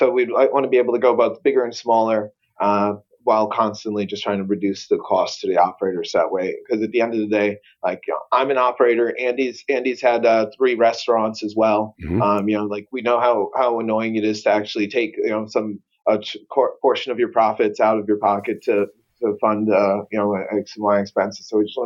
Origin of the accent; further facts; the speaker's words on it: Jamaica; Jamaica, because I'm Jamaican.